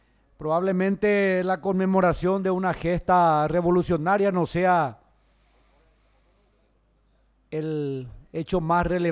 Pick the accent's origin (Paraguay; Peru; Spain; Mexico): Paraguay; humildemente, como ciudadano paraguayo